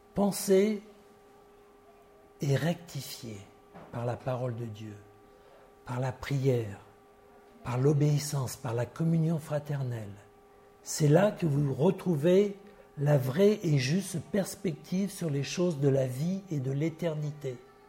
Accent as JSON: {"language": "French", "country": "France", "said": "Je suis un râleur aussi, je suis français."}